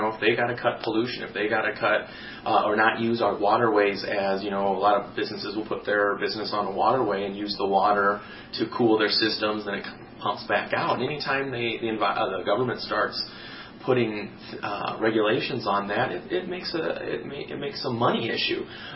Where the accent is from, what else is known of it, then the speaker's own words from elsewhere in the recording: Peoria, Illinois, United States; I grew up on the Illinois River down near Peoria, and we were on the river all the time.